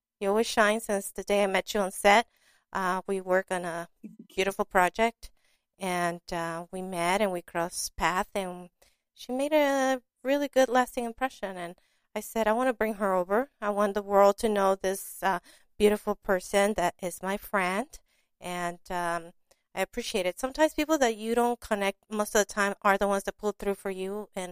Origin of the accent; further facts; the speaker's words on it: Long Beach, California, United States; I'm from Long Beach, as you know, and I'm proud of it. And, you know, I'm from the LBC, where a lot of stars come from, and I'm one of them, too.